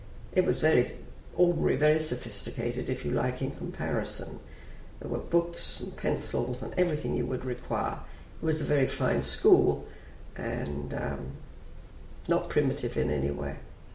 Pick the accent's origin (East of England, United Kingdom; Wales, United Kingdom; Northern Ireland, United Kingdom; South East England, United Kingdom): South East England, United Kingdom; Southampton; I was born in Southampton, which is in the county of Hampshire in England, in 1931. And I think I lived there with my mother and father.